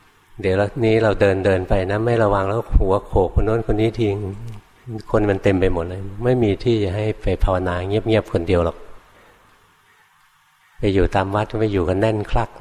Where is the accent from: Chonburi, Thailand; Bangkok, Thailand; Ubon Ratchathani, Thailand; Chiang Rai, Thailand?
Bangkok, Thailand; หลวงพ่ออยู่ในกรุงเทพนะเกิดในกรุงเทพนะโตในกรุงเทพเรียนหนังสือในกรุงเทพทำงานในกรุงเทพ